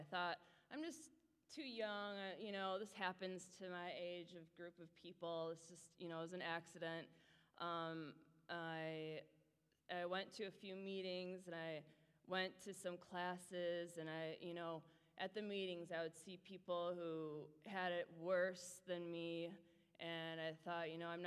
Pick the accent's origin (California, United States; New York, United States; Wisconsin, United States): Wisconsin, United States; Milwaukee; I grew up in Milwaukee, Wisconsin, in a great home.